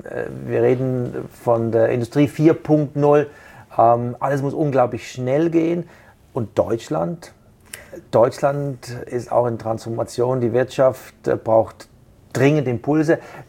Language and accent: German; Basel, Basel-Stadt, Switzerland; ich komme aus Basel, auch dort ist natürlich Schifffahrt ein großes Thema.